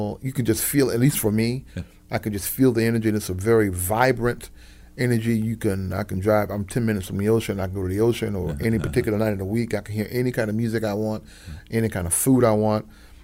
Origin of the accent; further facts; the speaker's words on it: Atlanta, Georgia, United States; Born and raised in Atlanta, Georgia.